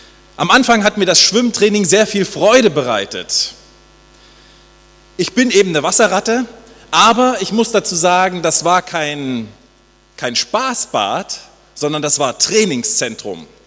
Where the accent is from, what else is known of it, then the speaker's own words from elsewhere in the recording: East Germany, Germany; Gut, zur DDR-Zeit, ich bin aus der DDR, haben wir nicht Loser gesagt.